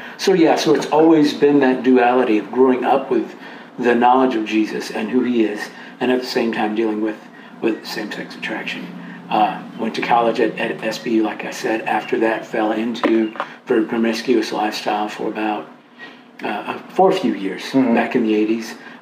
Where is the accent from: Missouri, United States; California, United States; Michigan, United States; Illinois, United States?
Missouri, United States; St. Louis; I was raised in St. Louis, Missouri, a very Pentecostal background.